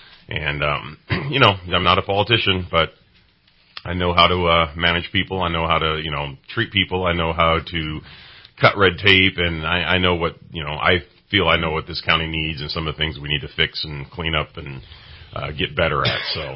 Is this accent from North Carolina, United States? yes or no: no; Redding, California, United States; I grew up here, right here in Reading. So, born and raised in Reading, went to Enterprise High School, Shasta College, you know, all the local stuff.